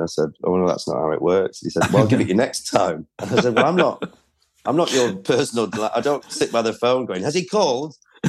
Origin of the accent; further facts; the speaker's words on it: Preston, North West England, United Kingdom; moved away as an adult; I was, yeah. But I did leave. I think a lot of people find it hard to place my accent because I left at 18 and then didn't really return.